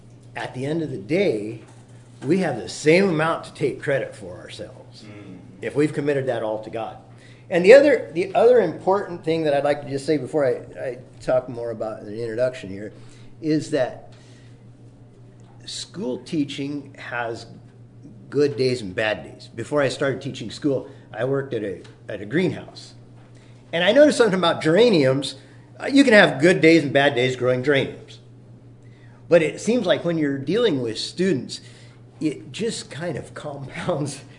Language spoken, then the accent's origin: English; Kansas, United States; I grew up in Kansas, went to public school grades 1 through 8.